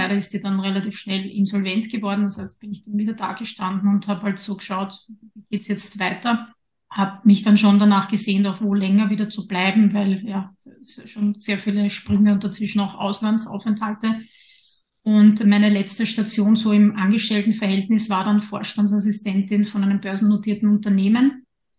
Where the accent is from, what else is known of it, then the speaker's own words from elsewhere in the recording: Lower Austria, Austria; now in Vienna, Austria; ich bin ja in Niederösterreich aufgewachsen, da war ich dann auch lange Zeit dabei, bevor mich mein Weg dann nach Wien geführt hat.